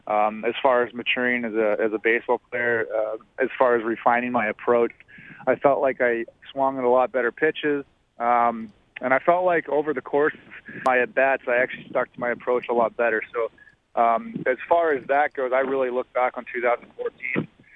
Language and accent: English; Victoria, British Columbia, Canada; so I was born and raised in Victoria, complete other side of the country.